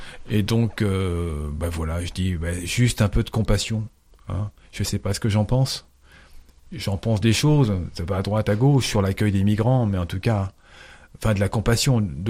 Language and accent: French; Paris, Île-de-France, France; puisque je viens de Paris au départ, si je peux le dire.